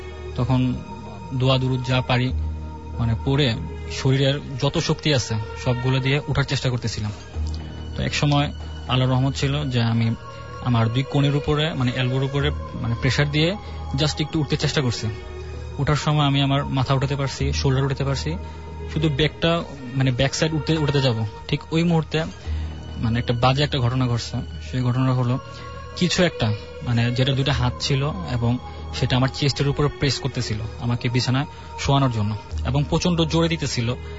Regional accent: Comilla, Chittagong Division, Bangladesh; From Comilla.

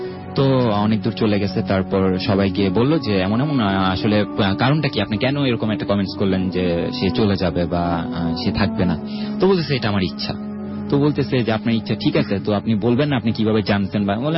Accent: Narayanganj, Dhaka Division, Bangladesh; নারায়ণগঞ্জ ফতুল্লা লালপুর থেকে এসেছি।

